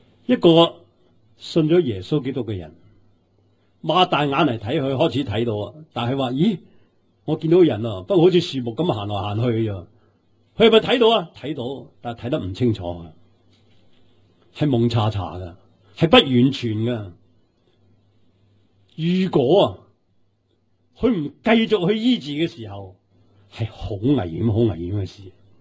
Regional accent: New Territories, Hong Kong; 我在新界长大，好多啲蚊啊

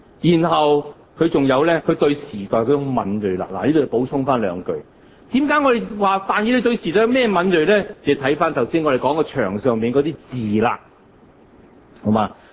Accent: China; 呢個古代嘅文字都有嘅，好似我哋中國人一樣。

